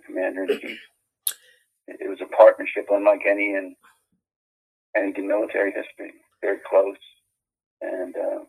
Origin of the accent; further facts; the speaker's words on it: Bray, Pennsylvania, United States; born there; I was born in Bray, Pennsylvania. It's on the North Board. It's in northeastern Pennsylvania, coal and industrial town and steel town. Grew up in a working class neighborhood.